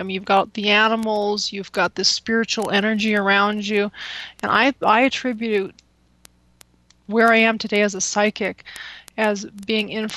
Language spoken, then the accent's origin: English; Nairobi, Kenya; also born or lived in Asmara; I grew up in Kenya, Nairobi, Kenya, and then we moved to Asmara, Ethiopia.